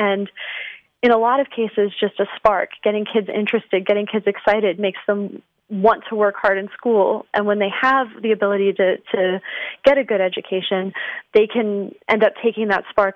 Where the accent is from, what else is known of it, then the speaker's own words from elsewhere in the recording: Severna Park, Maryland, United States; Well, I grew up in Severna Park, Maryland. It's a town just north of Annapolis, Maryland. I actually still live near there today.